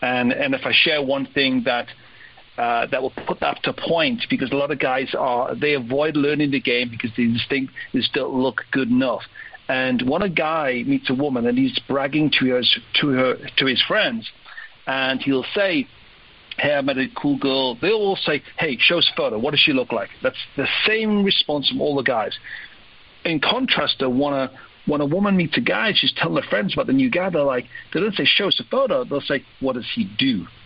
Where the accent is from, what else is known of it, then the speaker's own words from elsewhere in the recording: United Kingdom; accent: British; And it's a little bit like me going to the US. My British accent may buy me 3 or 4 seconds.